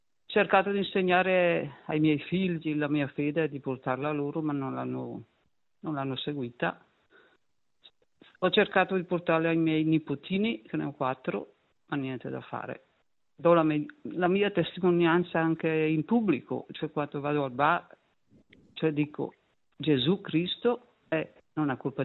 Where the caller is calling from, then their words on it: Brescia, Lombardy, Italy; sono di Brescia, di Brescia.